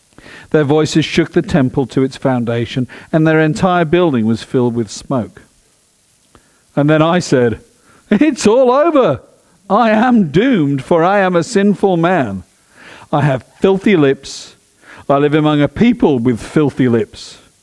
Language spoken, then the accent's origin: English; United Kingdom; I sit with stress looking at Brexit and what's going on with my home country.